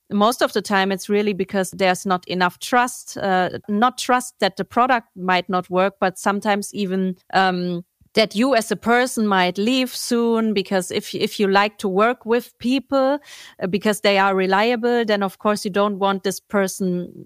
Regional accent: Germany; English is a second language; also born or lived in Frankfurt / Munich; I mean, I'm German, but I'm not from Frankfurt. And I was in Munich before that.

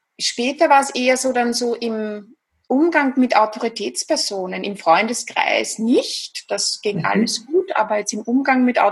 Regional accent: Vienna, Austria; accent: Viennese; wie du schon gesagt hast, ich komme aus Österreich, aus Wien. Ich glaube, man hört es auch ganz gut raus, ein bisschen an der Stimmfärbung, an der typisch österreichisch-wienerischen.

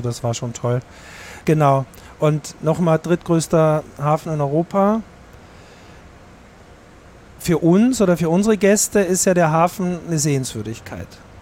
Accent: Austria; dass ich ja in Österreich geboren bin, ja, und immer noch Österreicher bin, auch mit meinem Reisepass natürlich.

